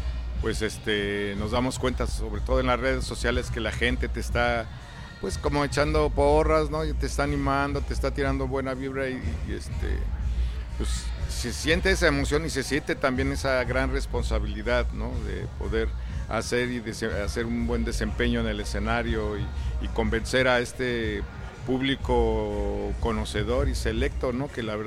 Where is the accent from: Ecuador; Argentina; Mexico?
Mexico; a pesar de que somos mexicanos y no teníamos tanta cercanía